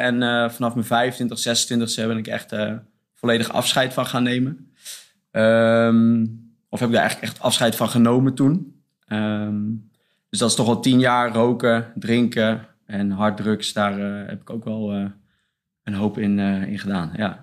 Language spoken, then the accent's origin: Dutch; Leusden, Utrecht, Netherlands; also born or lived in Amersfoort; In Amersfoort geboren, opgegroeid in Leusden.